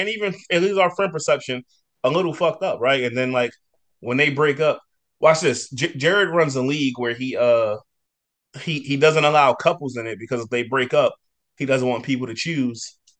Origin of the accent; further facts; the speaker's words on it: Passaic, New Jersey, United States; And we all know I'm from Jersey. I've never been a guy to be scared of anywhere. I'm from Passaic.